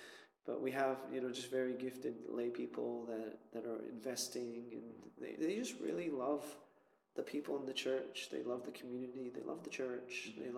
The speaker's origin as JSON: {"language": "English", "country": "Canada", "said": "I didn't go to Bible college. I'm Canadian."}